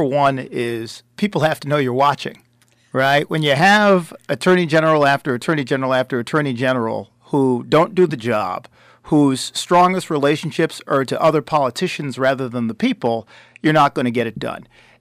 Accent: Buffalo, New York, United States; I grew up upstate in Buffalo, New York, and I had a lot of great things coming to me in life because of my parents, who worked very hard.

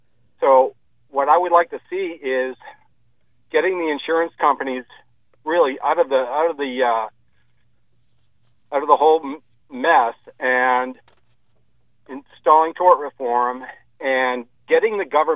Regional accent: Canada; I'm from Canada, and one of the things that we did to bring down costs in Canada was tort reform.

